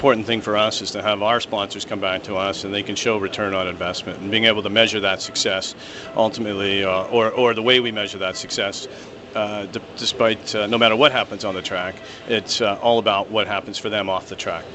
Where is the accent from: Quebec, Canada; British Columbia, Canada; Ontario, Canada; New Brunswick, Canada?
Ontario, Canada; Toronto; I grew up here in Toronto, very proud of that fact, but I grew up here in Toronto